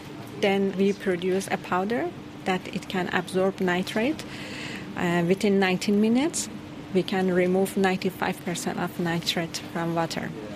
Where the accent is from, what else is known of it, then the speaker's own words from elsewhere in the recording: Iran; English is a second language; I'm originally from Iran.